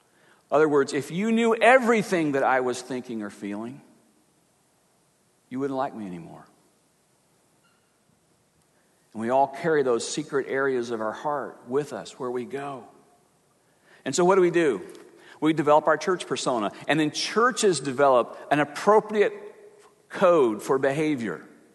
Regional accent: the South, United States; Growing up in the Bible Belt, didn't know anything different.

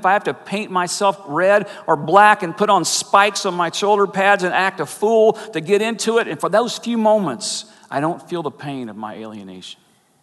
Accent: Georgia, United States; As most everybody, if you're a regular here, you know that I am a bit of a sports fan, and I hail from Georgia, and which, of course, means go Braves.

